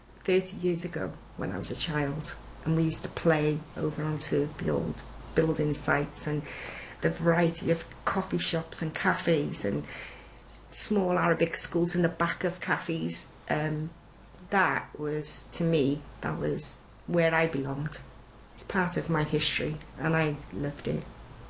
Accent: Butetown, Wales, United Kingdom; As a child growing up in Butte Town, I had the opportunity to live in a multicultural society where I had opportunities to go to Sunday school on Sunday, go to mosque on Fridays.

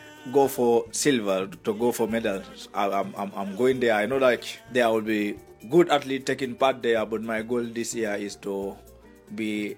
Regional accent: Gambia; I'm from the Gambia.

